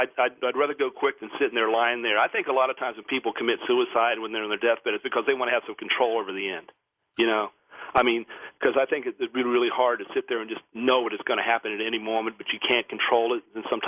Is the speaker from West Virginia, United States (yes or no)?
yes; Parkersburg, West Virginia, United States; It's about 70 miles from my hometown of Parkersburg, West Virginia.